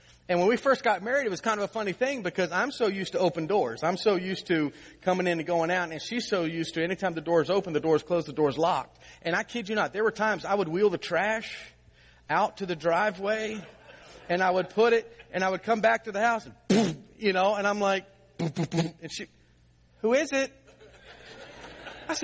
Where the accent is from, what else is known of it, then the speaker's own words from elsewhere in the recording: Virginia, United States; I did not grow up with locked doors. I grew up in Southern Virginia. We never locked our door.